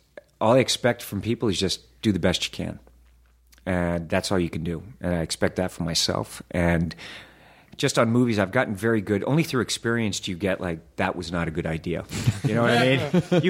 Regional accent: the South, United States; Mr. Hoffman, I was raised in the South.

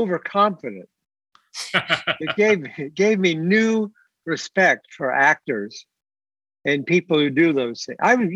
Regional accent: Ohio, United States; you know, I'm from Ohio, right? I don't sound like Orson Welles.

